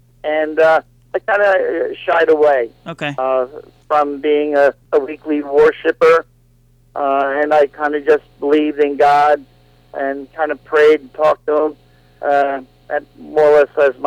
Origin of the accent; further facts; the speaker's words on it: Massapequa, New York, United States; also born or lived in New Jersey; I was born in Trenton, New Jersey, grew up Long Island, New York, down called Massapequa.